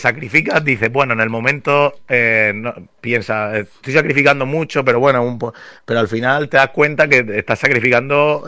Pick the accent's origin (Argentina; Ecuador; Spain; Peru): Spain; Orihuela, Valencian Community; ya sabes que somos de Orihuela los dos, sí.